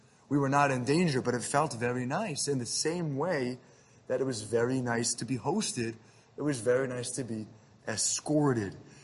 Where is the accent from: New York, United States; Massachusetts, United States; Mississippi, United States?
New York, United States; New York City; My family and their family friends, growing up in Jamaica Estates, the meal was over, and they walked us down the block.